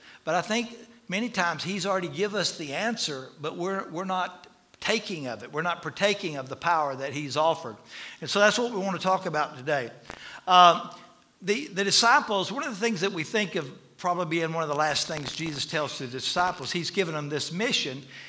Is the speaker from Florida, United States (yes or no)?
yes; Florida, United States; know, I grew up in Florida, and there's just lakes everywhere.